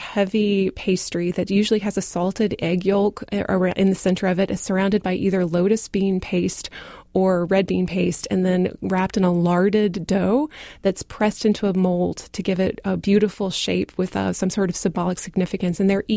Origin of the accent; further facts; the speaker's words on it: the South, United States; I'm from the South originally.